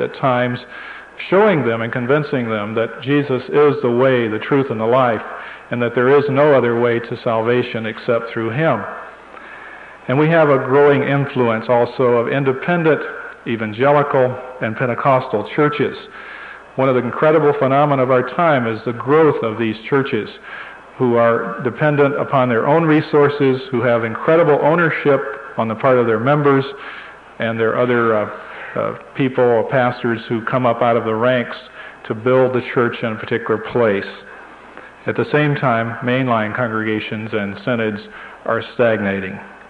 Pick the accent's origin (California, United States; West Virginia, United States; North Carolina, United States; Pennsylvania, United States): North Carolina, United States; I was in North Carolina about 2 weeks ago, which is my home state.